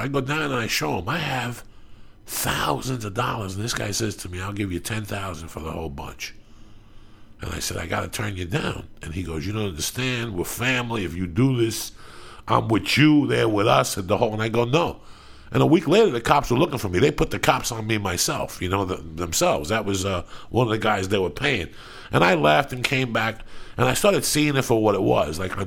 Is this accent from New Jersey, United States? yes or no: yes; North Bergen, New Jersey, United States; I came from North Bergen, right, which is all mobster consume. On the Jersey side